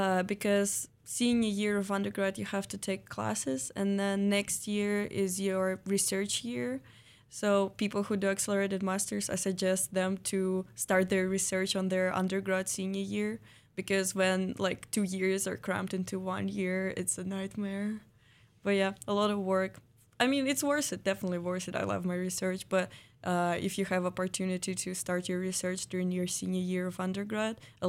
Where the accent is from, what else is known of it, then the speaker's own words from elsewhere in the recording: Moscow, Russia; now in Oregon, United States; I'm from Moscow, Russia, and it's plain. We don't have any mountains and we don't have any ocean.